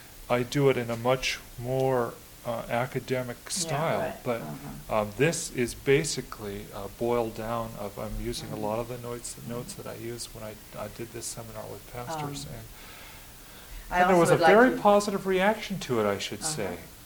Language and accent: English; Pacific Northwest, United States; Where did I grow up? Here in the Pacific Northwest.